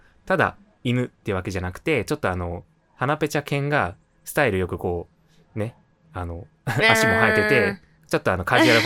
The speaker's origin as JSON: {"language": "Japanese", "region": "Kansai", "country": "Japan", "said": "僕関西人なので"}